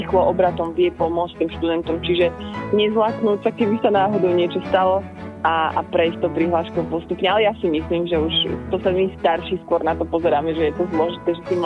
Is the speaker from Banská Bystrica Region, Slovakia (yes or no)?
yes; Banská Bystrica, Banská Bystrica Region, Slovakia; now in Trnava, Slovakia; ja som teda tiež kedysi študovala na vysokej škole v Trnave, som bola prisťahovalec z Banskej Bystrice